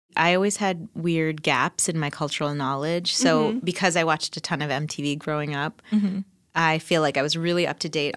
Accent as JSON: {"language": "English", "town": "Boston", "region": "Massachusetts", "country": "United States", "tie": "born or raised there", "said": "Well, that's good to know that there was teasing outside of Boston, because Boston, I got teased a lot."}